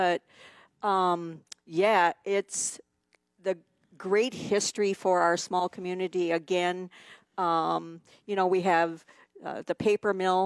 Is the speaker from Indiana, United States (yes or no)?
no; Park Falls, Wisconsin, United States; born there; I was born in Park Falls